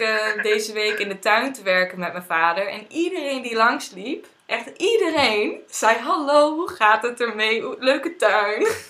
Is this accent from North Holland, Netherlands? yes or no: no; Friesland, Netherlands; Dat ik dan in Utrecht kwam of in Amsterdam en dat ik dan zei, ik kom uit Friesland